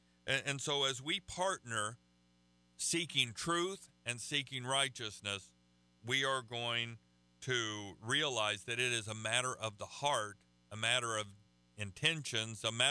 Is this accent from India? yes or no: no; Oklahoma, United States; I'm from Oklahoma. We get to do that.